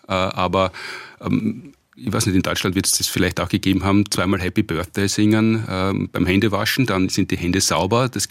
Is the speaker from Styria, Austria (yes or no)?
yes; Graz, Styria, Austria; born there; now in Vienna, Austria; Gebürtig aus Graz. … in Österreich weiß man, dass man dann aus der Steiermark kommt. Und bin aber schon mehr als mein halbes Leben in Wien ansässig.